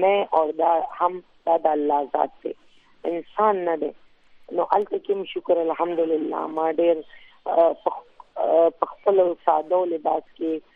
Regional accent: Afghanistan; مونږ ټول افغانان یو پښتون یو

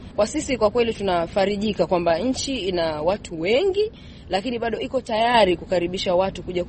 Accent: Tanzania; now in China; natokea Tanzania na nasomea mambo ya afya hapa nchini China.

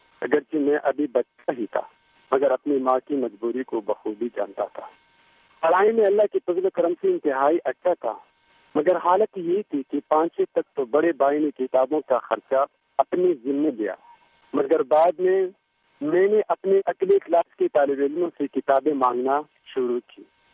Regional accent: Saidu Sharif, Khyber Pakhtunkhwa, Pakistan; born there; اور میں ضلع سوات کا ایک چھوٹے سے گاؤں سید الشریف میں پیدا ہوا ہوں.

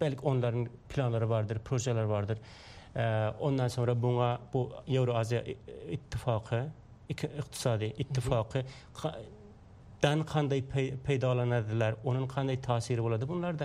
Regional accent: Afghanistan; Bizim kelishimiz Afg'oniston, Afg'onistonning turkmanlaridan.

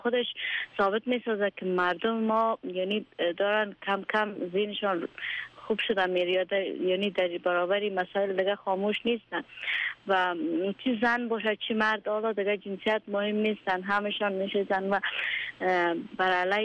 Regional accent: Afghanistan; ما افغان هستیم و کمتر در المپیک یعنی ظاهر میشن

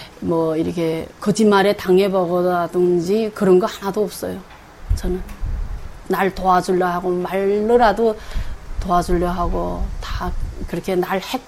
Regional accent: Kowon, South Hamgyong, North Korea; now in Gunsan, South Korea; 저희 고향은 함경남도 고원 장동 땅이고요. 태어난 곳은 거기고 지금 살고 있는 현재는 대한민국 군산 땅에서 살고 있어요.

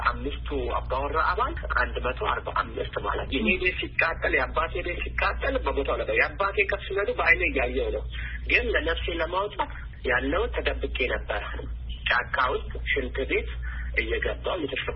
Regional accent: Ziway, Oromia, Ethiopia; እኔ አሁን ያለሁት ኦሮሚያ ክልል አርሲ ዝዋይ ዱግዳ ወረዳ 01 ቀበሌ

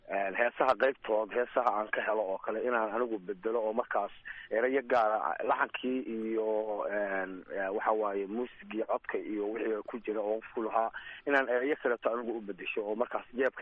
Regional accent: Qardho, Bari, Somalia; moved away; also born or lived in United States / United Arab Emirates / Saudi Arabia / Yemen; waxaan ku dhashay soomaaliya gaar ahaan gobolka bari magaalada qardho iyada ayaan ku barbaaray dugsi dhexe iyo dugsi hoose iyo saraba aan ka dhigtay xiliyadii burburkiina

